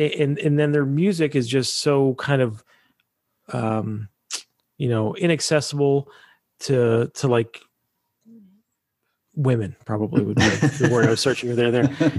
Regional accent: Pennsylvania, United States; I'm from Pennsylvania, as I mentioned.

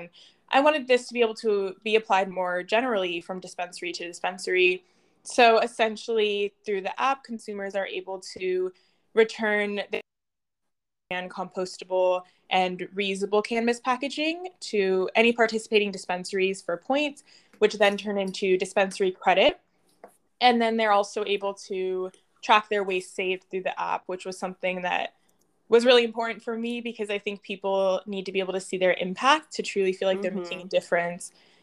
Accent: Denver, Colorado, United States; I grew up in Denver, Colorado.

